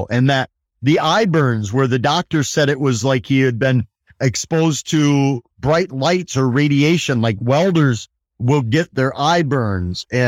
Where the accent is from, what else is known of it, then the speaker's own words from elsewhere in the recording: Wisconsin, United States; he eventually landed in my hometown in Wisconsin.